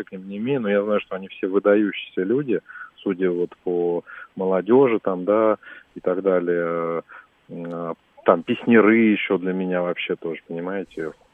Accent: Moscow, Russia; Я москвич.

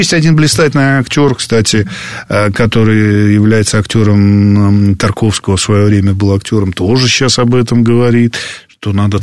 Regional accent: Tashkent, Tashkent Region, Uzbekistan; «Зеркало» смотрел в Ташкенте у себя на родине

